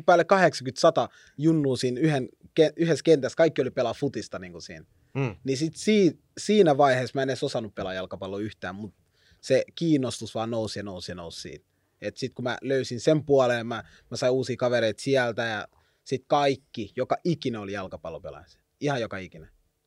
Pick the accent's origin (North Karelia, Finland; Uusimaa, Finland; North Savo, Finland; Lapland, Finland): Uusimaa, Finland; Helsinki; kun mä kasvan just niin kuin mä kasvoin Roihuvuoressa, niin mulla oli paljon niin kuin lapsuuden kavereita, jotka asuivat Herttoniemessä.